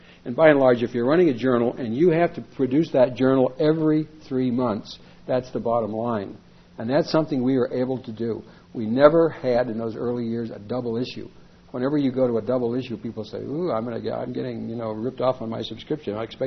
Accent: Arizona, United States; I had an interesting relationship in this thing because I'm from Arizona, and the Udall family is probably one of the 2 or 3 most prestigious LDS families in the state.

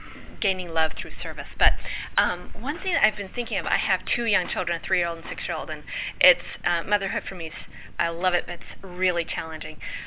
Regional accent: Bainbridge Island, Washington, United States; also born or lived in Seattle; I'm from Bainbridge Island, but we used to live in Seattle State.

